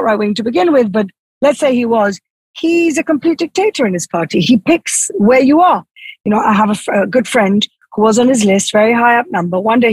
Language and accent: English; Gibraltar; now in Israel; I'm an immigrant from Gibraltar. Gibraltar is a little British protectorate in southern Spain. I come from a political background. My father was a politician in Gibraltar.